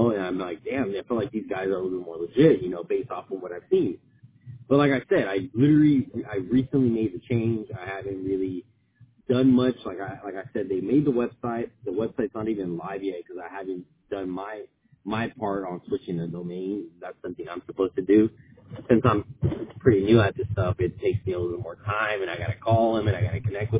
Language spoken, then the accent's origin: English; Sacramento, California, United States; because I'm from Sacramento. I'm born and raised in Sacramento.